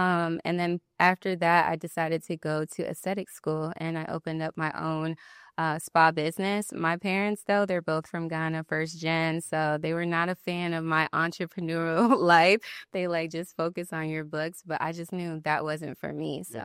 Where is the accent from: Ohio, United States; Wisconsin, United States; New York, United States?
New York, United States; Albany; I'm from Albany, New York.